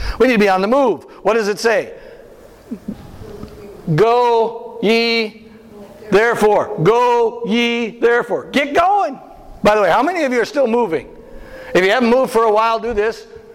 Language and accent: English; Midwest, United States; I'm from the Midwest, okay? Sometimes those little Midwesternisms, they sneak in.